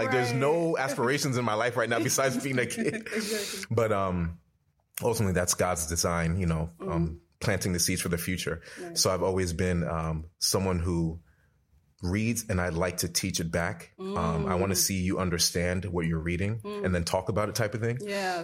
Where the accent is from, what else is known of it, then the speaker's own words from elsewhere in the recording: Nigeria; So I come from a background. My father, I'm Nigerian.